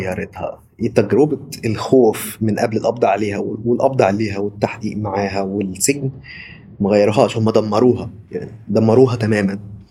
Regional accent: Egypt; إحنا عندنا في مصر للأسف الشديد السلطة التنفيذية والجهات الأمنية هما بيتحكموا في كل شيء

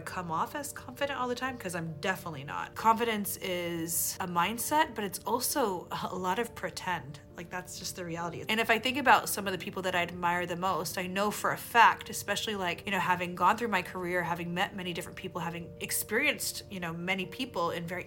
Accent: Tennessee, United States; You know, I grew up in the South in Tennessee around people who did not look like me.

